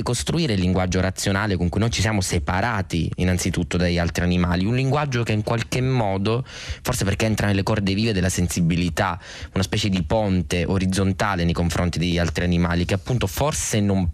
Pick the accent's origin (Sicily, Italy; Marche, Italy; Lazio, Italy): Sicily, Italy; Soprattutto in Sicilia, da dove vengo io